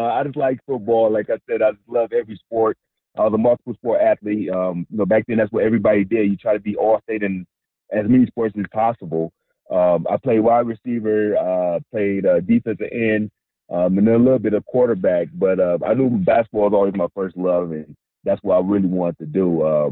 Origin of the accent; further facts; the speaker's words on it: Michigan, United States; Well, I was growing up in Michigan. You had to be a hockey fan.